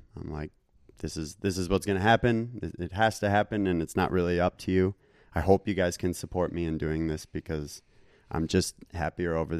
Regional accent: Minnesota, United States; I mean, I grew up in Minnesota.

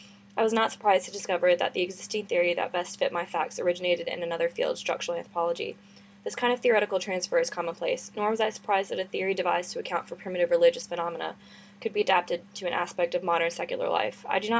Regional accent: North Carolina, United States; Where you're from? I'm from North Carolina.

